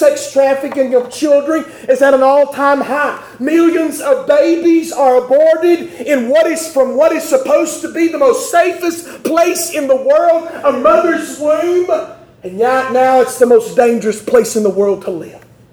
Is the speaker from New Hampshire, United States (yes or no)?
no; Trenton, New Jersey, United States; Nobody, this is Trenton, my hometown. Nobody steals stuff in my hometown.